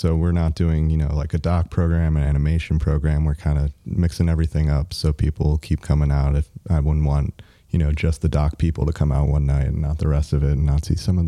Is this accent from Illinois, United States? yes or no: yes; Chicago, Illinois, United States; now in Bay Area, United States; I grew up in Chicago. Been out here, came out here in 2013, so going on 6 years.